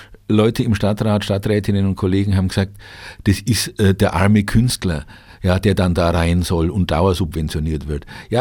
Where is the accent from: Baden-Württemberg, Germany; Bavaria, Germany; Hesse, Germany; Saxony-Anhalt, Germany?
Bavaria, Germany; Ich komme ja aus der Nähe, ursprünglich von Rothenburg ob der Tauber